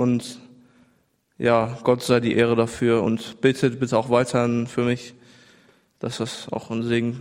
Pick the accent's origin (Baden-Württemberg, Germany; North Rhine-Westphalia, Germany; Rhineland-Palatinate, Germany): North Rhine-Westphalia, Germany; Harsewinkel; ich komme aus Hasewinkel, aus der Gemeinde.